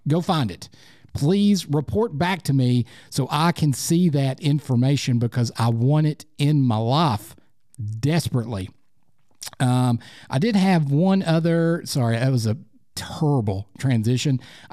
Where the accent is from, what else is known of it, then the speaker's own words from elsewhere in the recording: Lenoir City, Tennessee, United States; I am from the South. I'm from Lenoir City, Tennessee, and Korean is hard.